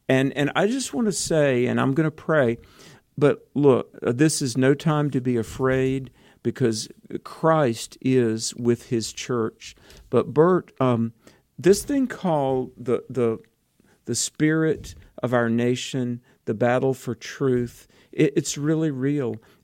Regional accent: Greensboro, North Carolina, United States; we were doing an event in Greensboro, my hometown, in March of 2003, so 22 years ago.

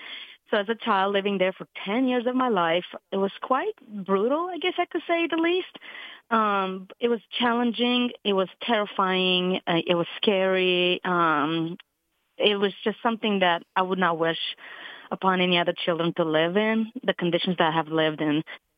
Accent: Romania; Yeah, I am from Romania.

